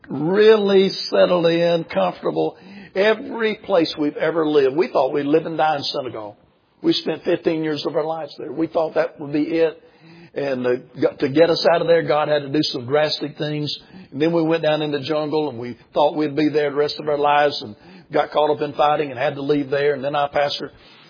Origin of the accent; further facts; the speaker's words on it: South Carolina, United States; Down where we grew up in South Carolina, everybody down there has been saved 5 or 6 times.